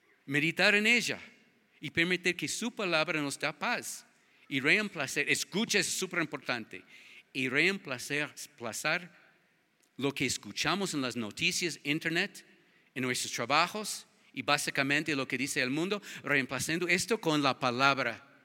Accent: Ecuador; now in United States; cuando yo voto en mi país, en el otro país mío, tengo dos países, Ecuador y los Estados Unidos

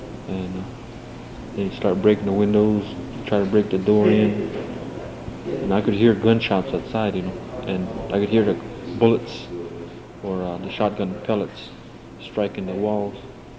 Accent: Basin, South Dakota, United States; I'm from Basin, South Dakota. I'm also a tribal representative.

